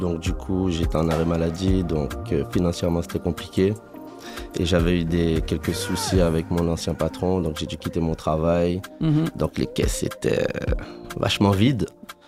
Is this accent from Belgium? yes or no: no; Guadeloupe; 2016, j'ai mon bac en Guadeloupe. Je suis originaire de la Guadeloupe